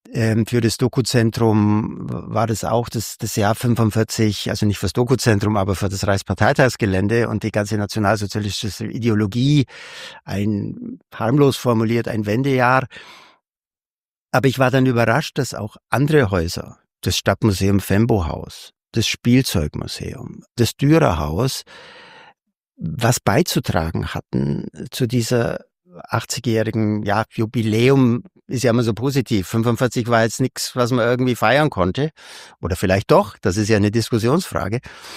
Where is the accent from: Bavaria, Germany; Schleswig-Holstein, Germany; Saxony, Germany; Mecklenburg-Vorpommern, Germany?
Bavaria, Germany; Augsburg; habe das in Augsburg studiert, wo auch meine Heimat ist.